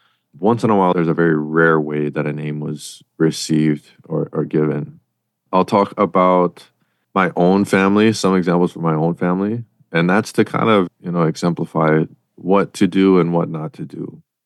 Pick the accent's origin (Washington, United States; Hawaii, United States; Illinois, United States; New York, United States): Hawaii, United States; I'm just as much a work in progress as any Hawaiian out there.